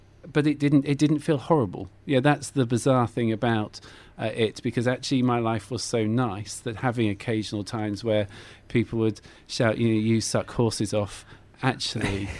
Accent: South West England, United Kingdom; also born or lived in Plymouth; I was born in Plymouth, which is Devon, on mm-hmm. the southwest peninsula in England, and then moved across the border into Cornwall. So pretty much at the end of our little island.

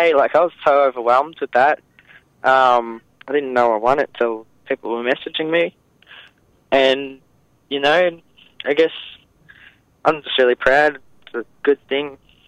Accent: Townsville, Queensland, Australia; also born or lived in Brisbane; I was born in Townsville. I grew up there. I went to high school in Brisbane in Queensland, and yeah, just moved to Melbourne. But I'm up in Queensland. I'm back up in Queensland right now. But yeah, I'm from North Queensland.

